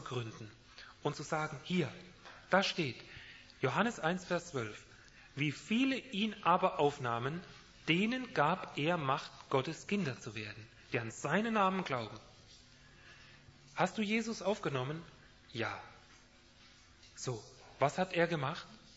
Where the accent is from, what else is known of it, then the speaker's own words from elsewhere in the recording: Kassel, Hesse, Germany; auch in meiner Heimat oben im Kasseler Raum